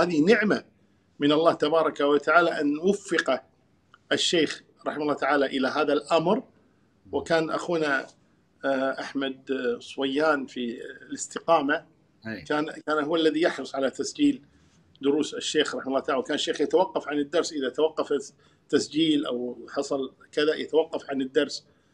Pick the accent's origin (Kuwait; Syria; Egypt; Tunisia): Kuwait; يعني يأتون على كفالتنا مثلا إلى بلادنا الكويت، هنا ساكن